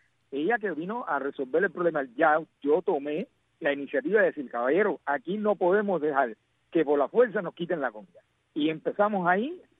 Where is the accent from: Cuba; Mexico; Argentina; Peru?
Cuba; un chivatazo, como decimos cubanos.